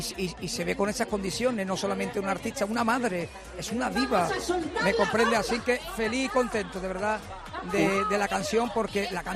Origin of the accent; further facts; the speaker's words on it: Dos Hermanas, Andalusia, Spain; estamos aquí en mi pueblo, Dos Hermanas.